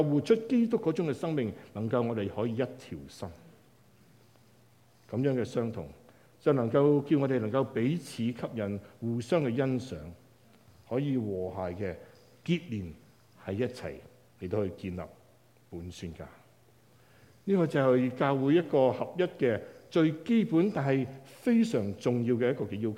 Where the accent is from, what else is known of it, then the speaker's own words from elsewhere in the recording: Qingyuan, Guangdong, China; 前一兩個禮拜問過邊個同我鄉下嘅，好難得多一個弟兄舉手。咁而家發現都有三個至四個係清遠嘅人啦